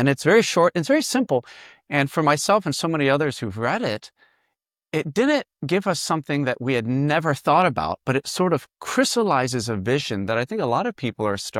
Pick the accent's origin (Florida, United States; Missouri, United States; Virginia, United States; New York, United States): Virginia, United States; And I grew up in the Shenandoah area in Virginia, in a log home, gardening, and mostly either running around and climbing trees or reading books.